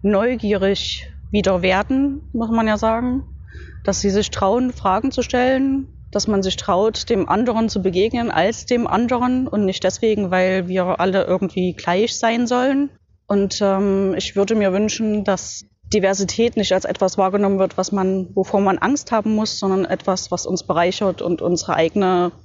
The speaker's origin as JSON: {"language": "German", "town": "Leipzig", "region": "Saxony", "country": "Germany", "tie": "born or raised there", "said": "Ich bin hier in Leipzig, weil Leipzig meine Heimatstadt ist"}